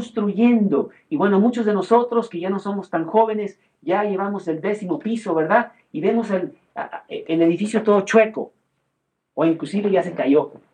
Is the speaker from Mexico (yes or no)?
yes; Mexico; nosotros como mexicanos